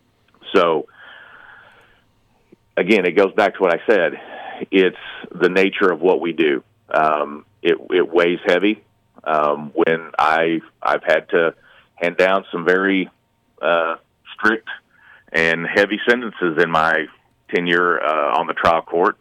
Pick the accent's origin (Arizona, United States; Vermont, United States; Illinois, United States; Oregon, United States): Illinois, United States; Anna; Well, I grew up here in Anna, went to Anna Jonesboro High School.